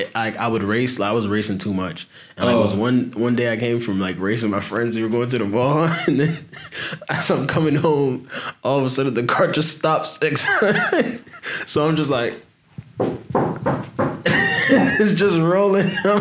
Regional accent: Maryland, United States; now in South Carolina, United States; Even though I'm from Maryland, I don't know about South Carolina

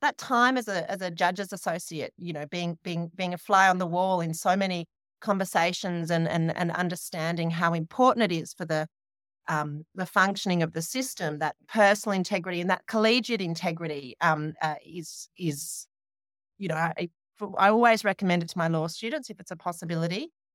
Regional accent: Queensland, Australia; I'm a Queenslander. So I was doing law at UQ.

